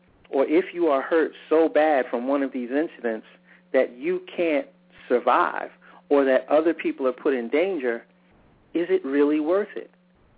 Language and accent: English; New York City, New York, United States; I'm a kid of the New York area, all right? I grew up in around the Bronx, Manhattan area